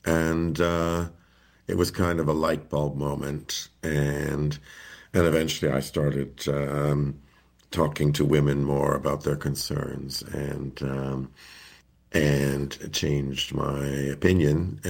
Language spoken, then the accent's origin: English; Calgary, Alberta, Canada; also born or lived in Montreal / New York; Grew up in Calgary, studied law in Montreal, practiced law in New York